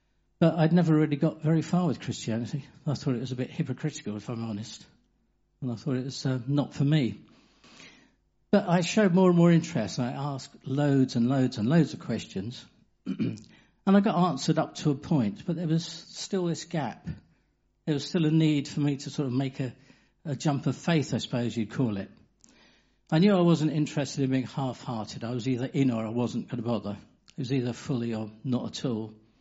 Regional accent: Hayes, London, United Kingdom; I was brought up in Hayes in Middlesex in West London. The only son

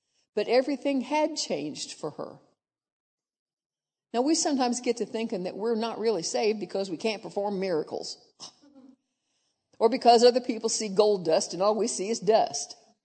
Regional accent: Indiana, United States; he was also born in my home state of Indiana, yay

